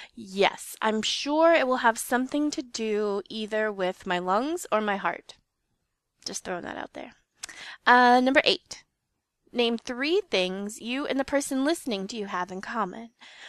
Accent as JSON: {"language": "English", "region": "East Coast", "country": "United States", "tie": "born or raised there", "said": "I was born on the East Coast, lived for 10 years in a city, then my parents moved me to the country, and that was pretty terrible. I grew up in the middle of nowhere"}